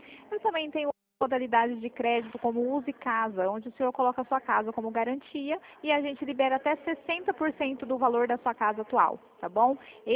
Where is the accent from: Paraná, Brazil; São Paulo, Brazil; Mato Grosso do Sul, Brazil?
Mato Grosso do Sul, Brazil; Dourados; Não, eu sou daqui de Dourados, Mato Grosso do Sul.